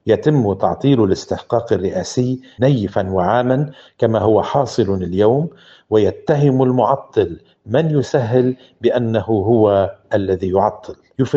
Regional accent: Lebanon

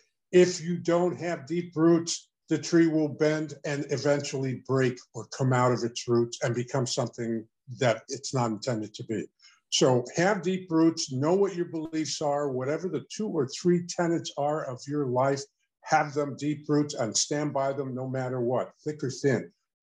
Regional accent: New York City, New York, United States; I'm born and raised in New York City. I'm from Harlem in New York City, the inner city, if you will.

